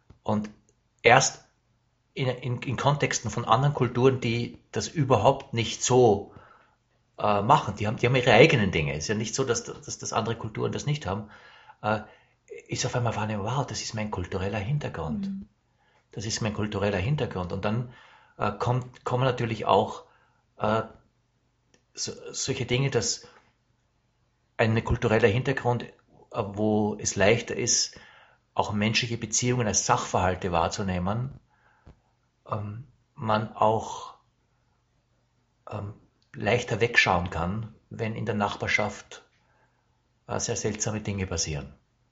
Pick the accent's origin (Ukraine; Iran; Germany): Germany; sage ich mal, ich bin Deutscher.